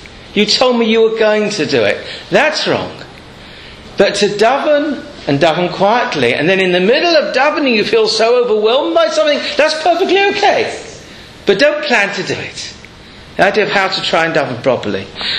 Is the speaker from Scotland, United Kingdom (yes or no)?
no; London, United Kingdom; now in Manchester, United Kingdom; So that's why we live here in Manchester. I'm not making jokes. I come from London.